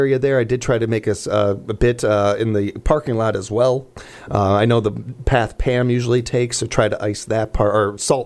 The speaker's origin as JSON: {"language": "English", "country": "United Kingdom", "said": "Just because I'm British, I don't feel like I have to do this."}